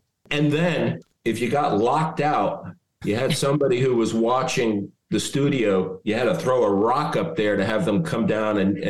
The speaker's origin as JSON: {"language": "English", "town": "Stamford", "region": "Connecticut", "country": "United States", "tie": "born or raised there", "said": "I grew up in Stamford, Connecticut."}